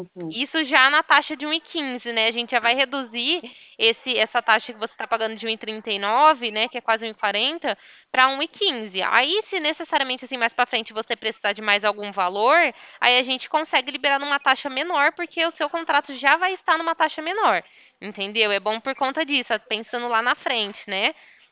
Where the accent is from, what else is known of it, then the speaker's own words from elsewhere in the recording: Ribeirão Preto, São Paulo, Brazil; não sou de Guarapuava, eu sou de Ribeirão Preto, estado de São Paulo